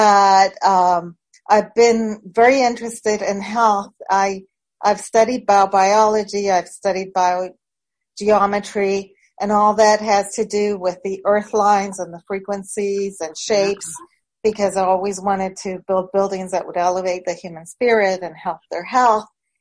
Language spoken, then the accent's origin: English; Venezuela; now in Austin, United States; I live in Austin. I'm originally from Venezuela.